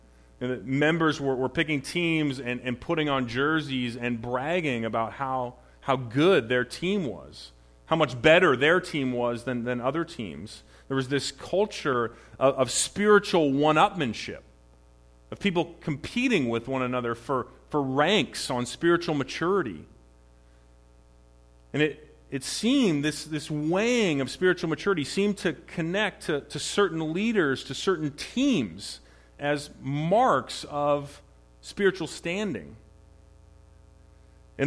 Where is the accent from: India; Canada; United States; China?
Canada; like growing up in Canada, I knew